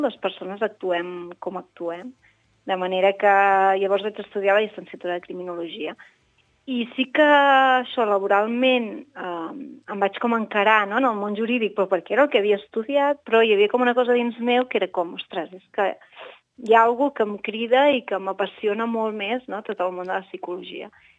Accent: Ripoll, Catalonia, Spain; Jo soc de Ripoll, no? I fins i tot persones que em coneixen de Ripoll

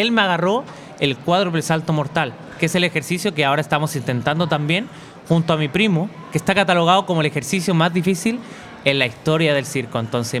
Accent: Chile; todos somos familia y todos somos chilenos

